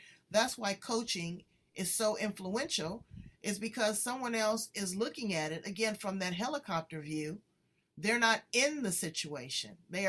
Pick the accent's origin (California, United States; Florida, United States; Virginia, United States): California, United States; Los Angeles; I'm from LA.